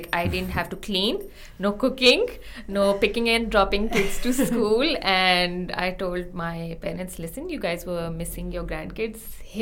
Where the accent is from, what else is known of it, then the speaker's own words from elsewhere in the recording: Lahore, Punjab, Pakistan; also born or lived in Islamabad; So I was born and brought up in Lahore.